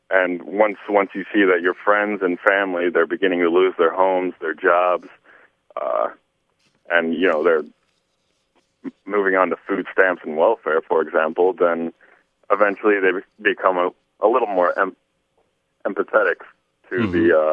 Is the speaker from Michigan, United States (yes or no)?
yes; Ann Arbor, Michigan, United States; I'm from Ann Arbor